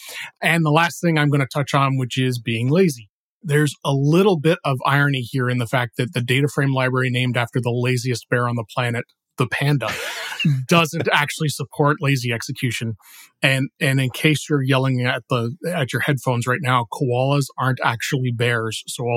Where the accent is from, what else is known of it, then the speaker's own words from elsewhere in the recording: Canada; That, and, well, I'm Canadian, so I kind of have to love the polar bear.